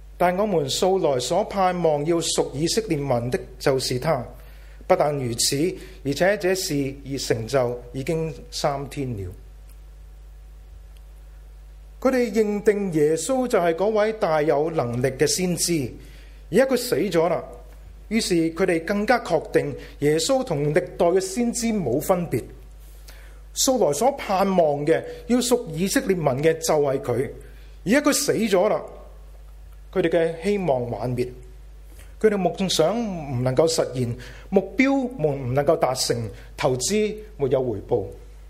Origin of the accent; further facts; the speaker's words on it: Guangdong, China; accent: Cantonese; 我们广东话说，你还好意思问的